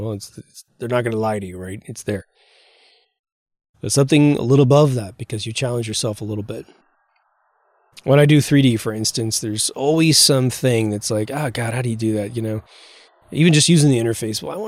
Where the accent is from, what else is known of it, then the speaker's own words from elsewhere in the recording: Kansas, United States; I come from Kansas. Well, we're not real rich in Kansas.